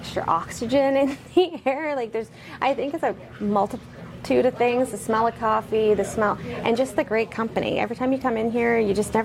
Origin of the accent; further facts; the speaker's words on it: Nova Scotia, Canada; now in Fort McMurray, Canada; I'm originally from the East Coast, Nova Scotia, but I've lived all over. So before we moved here, we were actually living in Iqaluit, Nunavut. And then, yeah, so I've lived all over Canada.